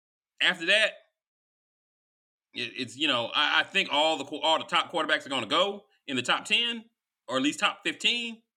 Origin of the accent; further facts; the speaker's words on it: the South, United States; I don't know if it's because we grew up in the South